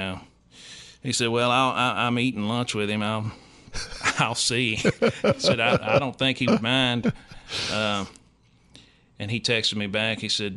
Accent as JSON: {"language": "English", "town": "Marshall", "region": "Texas", "country": "United States", "tie": "born or raised there", "said": "I grew up in Marshall, Texas. It's about 30 miles from Shreveport, Louisiana, and maybe an hour south of Texarkana."}